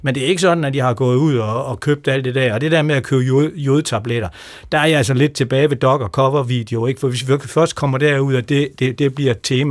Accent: Jutland, Denmark; Jeg er trods alt fra Jylland

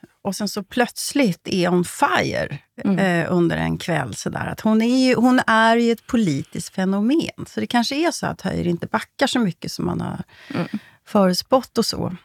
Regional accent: Sweden; Alltså jag blir lite upplivad som svensk

